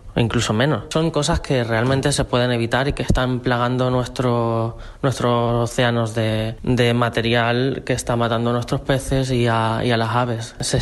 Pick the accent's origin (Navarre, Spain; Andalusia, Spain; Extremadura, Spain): Andalusia, Spain; Málaga; tengo 34 años, soy de Málaga